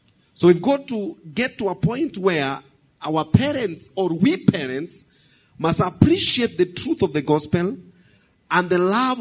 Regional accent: Kenya; I come from Kenya, I'm a Kenyan.

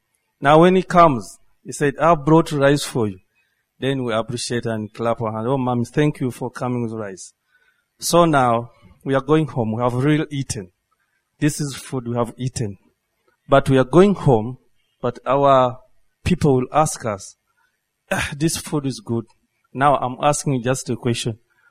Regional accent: Jinja, Eastern Region, Uganda; English is a second language; Praise the Lord. … from Jinja.

